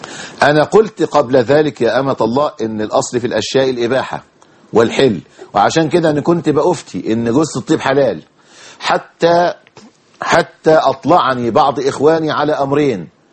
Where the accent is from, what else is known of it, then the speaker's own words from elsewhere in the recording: Egypt; إحنا عندنا في مصر نقول هذا مفبرك، موضوع مفبرك يعني موضوع مختلق، موضوع لا أصل له